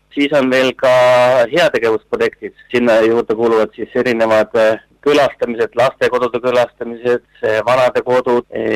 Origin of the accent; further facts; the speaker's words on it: South Estonia, Estonia; Ma kasvasin üles Lõuna-Eestis luterlikus perekonnas vanema ja vanaisaga